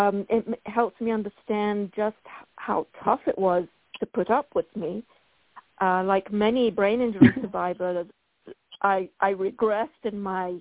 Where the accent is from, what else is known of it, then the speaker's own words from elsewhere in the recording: United Kingdom; Being British, I get to say that without being really rude or whatever.